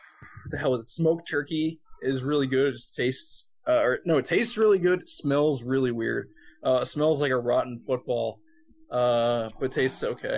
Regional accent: New Jersey, United States; accent: Jersey; it's not because of my Jersey accent

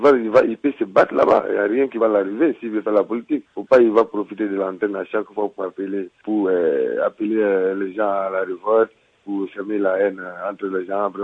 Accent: Côte d’Ivoire; Je ne suis pas Togolais, mais je suis Africain, je suis Ivoirien.

